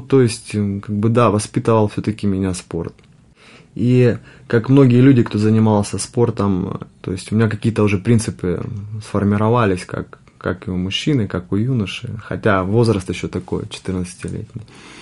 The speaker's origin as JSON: {"language": "Russian", "town": "Rostov-on-Don", "region": "Rostov Oblast", "country": "Russia", "tie": "born or raised there", "said": "мне 34 года. Я родом из Ростова-на-Дону."}